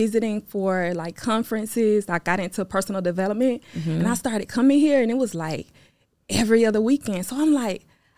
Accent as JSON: {"language": "English", "town": "Lakeland", "region": "Florida", "country": "United States", "said": "I'm from Lakeland, Florida, and I teach women how to build party planning empires."}